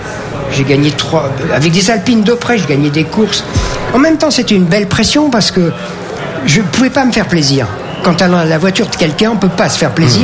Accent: France; Je suis un Français moyen et je le revendique.

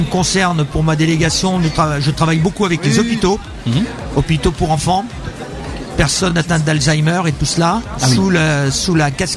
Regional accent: Pays de la Loire, France; Donc, je suis issu de Vendée. J'ai fait mon parcours dans des petits restaurants sur la côte vendéenne

